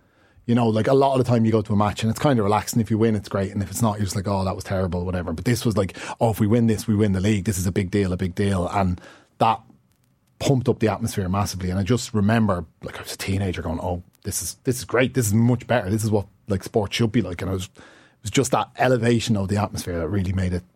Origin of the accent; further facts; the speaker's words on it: Rathcoole, Leinster, Ireland; I'm from Rathcoole, so they're my local professional club.